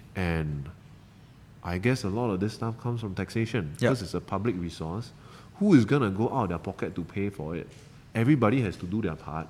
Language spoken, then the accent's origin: English; Malaysia; I know this very well as a Malaysian.